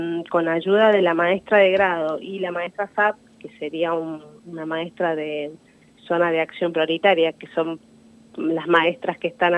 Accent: Catamarca, Argentina; Yo soy de Catamarca.

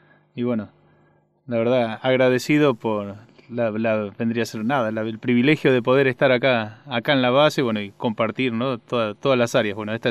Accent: Buenos Aires, Argentina; soy de Buenos Aires, vivo en Capital ya hace varios años, vivo con mi hija, se llama Priscila.

